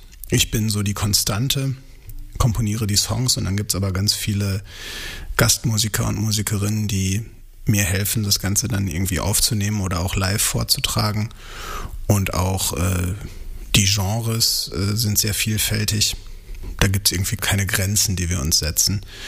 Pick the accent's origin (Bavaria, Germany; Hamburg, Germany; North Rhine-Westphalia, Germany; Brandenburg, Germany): North Rhine-Westphalia, Germany; Steinheim; moved away as an adult; now in Berlin, Germany; Das war zu der Zeit, als ich in meiner Heimat Steinheim, Westfalen noch gelebt habe und so auf dem Sprung nach Berlin war.